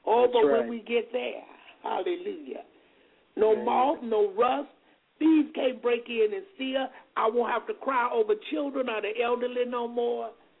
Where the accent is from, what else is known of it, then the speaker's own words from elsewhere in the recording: the South, United States; accent: Southern; I'm from the South, and you hear that Southern talk of a black woman many days, because that's just who I am.